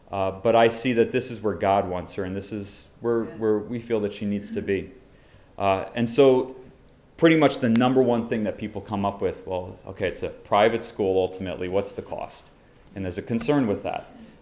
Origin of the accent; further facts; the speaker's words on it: East Patchogue, New York, United States; A little history, I grew up in East Patchogue. I attended the South Country School District.